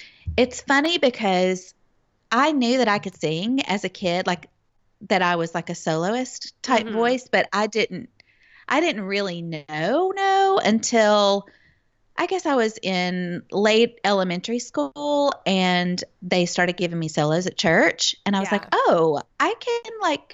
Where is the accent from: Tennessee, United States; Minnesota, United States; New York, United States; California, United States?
Tennessee, United States; Memphis; But I grew up in the Memphis area in a Christian family. I went to church from, you know, the day my parents brought me home from the hospital.